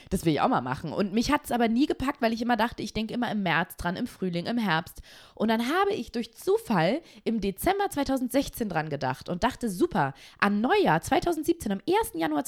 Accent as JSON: {"language": "German", "country": "United States", "second_language": "German", "said": "Weil ich bin ja Amerikanerin."}